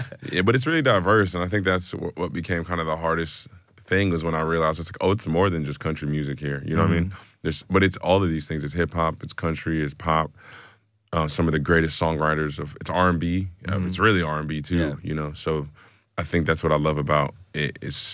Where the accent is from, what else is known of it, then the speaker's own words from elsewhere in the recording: Virginia, United States; I think that's kind of what my interest started with, was just like being from Virginia and like starting to make music.